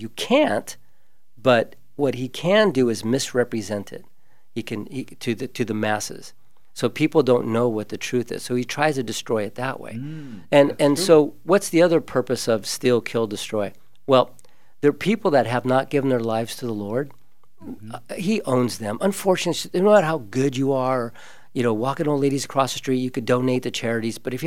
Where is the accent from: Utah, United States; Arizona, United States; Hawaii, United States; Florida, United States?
Hawaii, United States; Like in my hometown, Hawaii, is on fire, right? Mm-hmm. My home state.